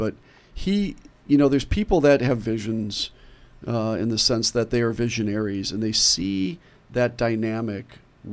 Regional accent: Racine, Wisconsin, United States; But I remember, you know, growing up in Racine and Sam Johnson talking about sustainability.

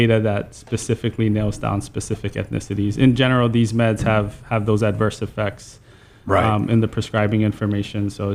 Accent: Hawaii, United States; I do. But born and raised in Hawaii.

